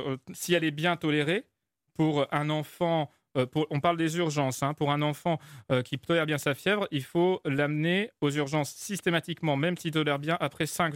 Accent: France; on est français

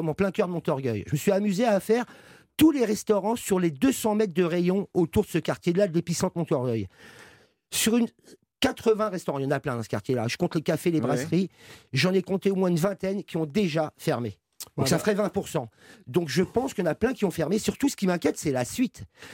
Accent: Paris, Île-de-France, France; Je suis un pur parisien, hein.

